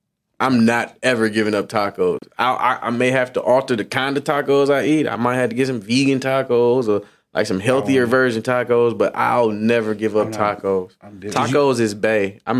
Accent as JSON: {"language": "English", "town": "Saginaw", "region": "Michigan", "country": "United States", "said": "I'm from Saginaw, like, Michigan."}